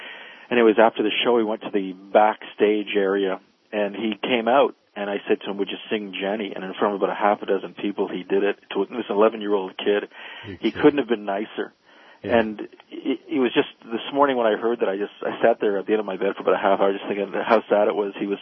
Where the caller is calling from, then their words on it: Toronto, Ontario, Canada; I'm calling from Toronto, and there's a venue here